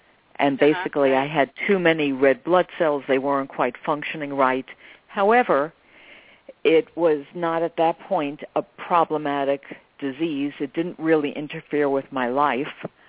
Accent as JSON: {"language": "English", "region": "New York", "country": "United States", "said": "I'm a New Yorker. You're inconvenienced all the time."}